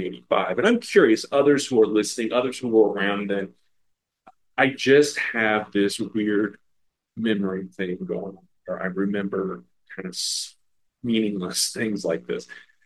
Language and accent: English; St. Louis, Missouri, United States; I grew up in the St. Louis area, so caught the tail end of Wrestling at the Chase